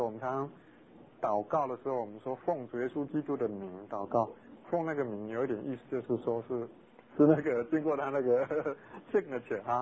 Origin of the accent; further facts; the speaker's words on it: Tainan, Taiwan; 我在乡下长大，以前我在台南农崎那边有吊桥，农崎是山地啊